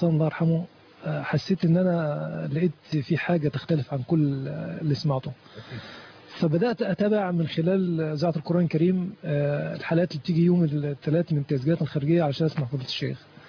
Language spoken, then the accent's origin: Arabic; Gharbia, Egypt; كان دول اعلى اثنين مكرمين في المنطقة مشهورين عندنا في الغربية يعني